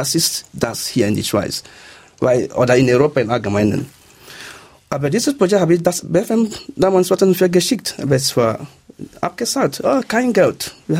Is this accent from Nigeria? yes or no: yes; Nigeria; German is a second language; now in Switzerland; Es ist nicht, dass ich als Nigerianer